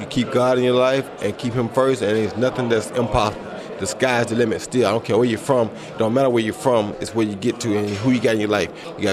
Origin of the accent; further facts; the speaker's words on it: Florida, United States; Gold Coast reminded me of Florida with my hometown, so that's probably what's closest.